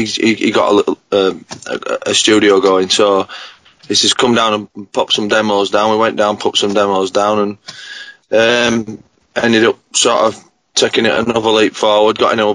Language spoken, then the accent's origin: English; Bradford, Yorkshire and the Humber, United Kingdom; Basically, we're from Bradford in England, which is in Yorkshire.